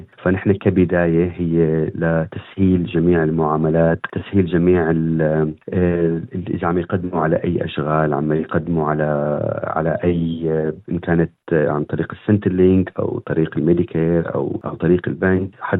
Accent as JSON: {"language": "Arabic", "country": "Syria", "lives_now": "Australia", "said": "أو أي شيء نقدر كسوريين نقدر نساعد ونساهم"}